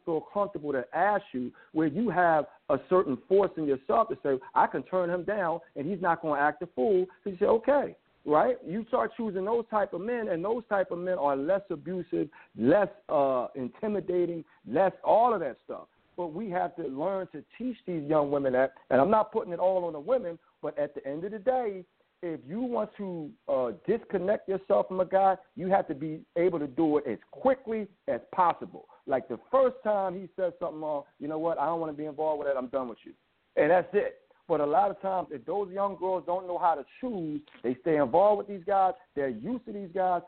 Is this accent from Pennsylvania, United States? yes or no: yes; Philadelphia, Pennsylvania, United States; I grew up in Philadelphia